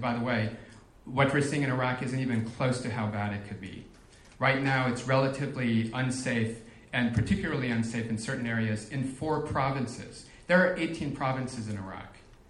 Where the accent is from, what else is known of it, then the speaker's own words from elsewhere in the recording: Washington, District of Columbia, United States; I'm from Washington, D.C., that's one of the murder capitals of the United States, live on a street right downtown